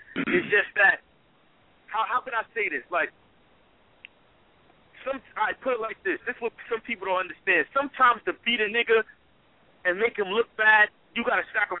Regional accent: New York, United States; I mean, I'm from Queens, so I still got to ride with the Knicks, man.

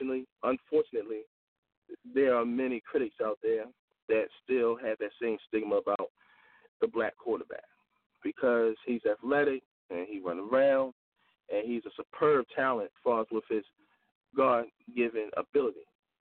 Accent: Baltimore, Maryland, United States; is that I am from Baltimore City.

